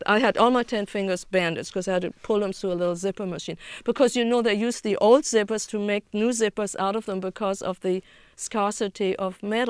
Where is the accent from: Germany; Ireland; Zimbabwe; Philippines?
Germany; accent: German; English is a second language; now in United States; I had trouble getting an apartment because I'd never lost my German accent.